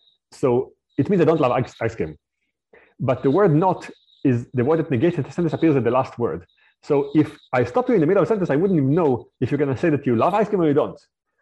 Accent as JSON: {"language": "English", "country": "Israel", "tie": "born or raised there", "first_language": "fr", "second_language": "English", "said": "even though my mother tongue is French, the language I spoke most of my life was Hebrew. I was raised in Israel."}